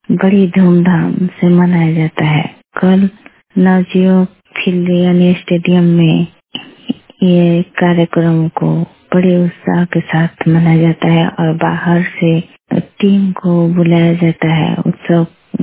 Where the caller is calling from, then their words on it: Rupliya, India; घर से मेरी पंचायत रुपलिया से बोल रही हूँ